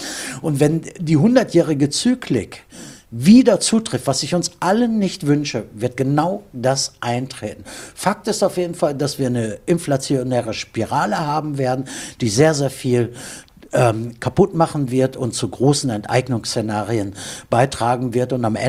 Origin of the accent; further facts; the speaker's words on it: Germany; Also ich bin Deutscher, in Deutschland geboren